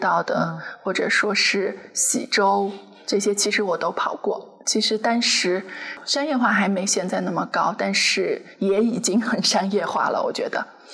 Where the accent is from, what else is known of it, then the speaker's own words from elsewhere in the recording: Dali, Yunnan, China; 我从小是在大理长大的嘛，就本身就喜欢离山水近的这种生活